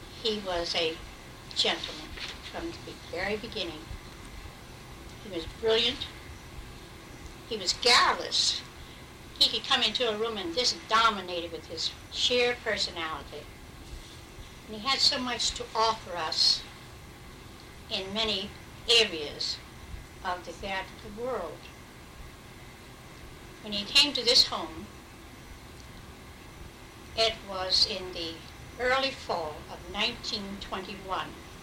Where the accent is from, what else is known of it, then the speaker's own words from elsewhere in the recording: Steelton, Pennsylvania, United States; that he go to Steelton, my hometown, 3 miles away